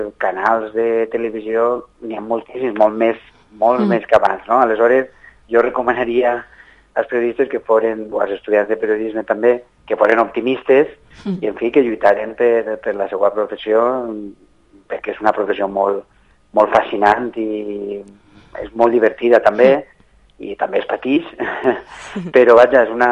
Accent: Valencian Community, Spain; a Gandia, que és una ciutat que està a prop del meu poble

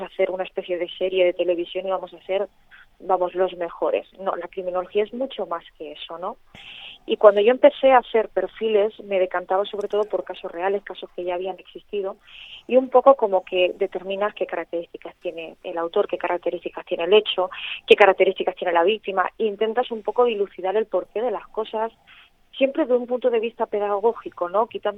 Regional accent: Elche, Valencian Community, Spain; born there; yo soy ilicitana de nacimiento, yo soy nacida en Elche

